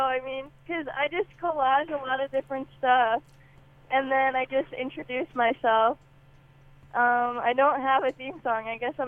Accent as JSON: {"language": "English", "country": "India", "said": "I'm Indian, so it's, like, about kind of like Indian history tied with the music that's happened there over centuries."}